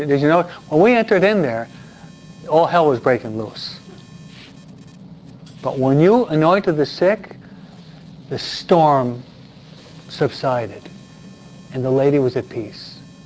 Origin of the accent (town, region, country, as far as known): Detroit, Michigan, United States; born there